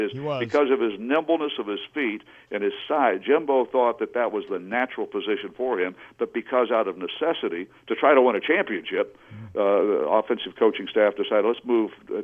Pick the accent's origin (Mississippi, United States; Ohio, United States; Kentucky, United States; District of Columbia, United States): Ohio, United States; Mineral Ridge; And I was raised in Mineral Ridge just outside of Niles, Ohio.